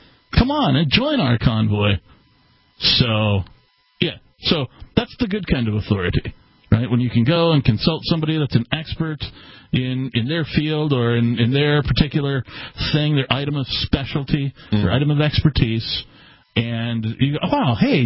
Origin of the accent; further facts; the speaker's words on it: Southern US, United States; accent: southern; That's my southern accent. My almost nearly a foghorn leghorn type of accent.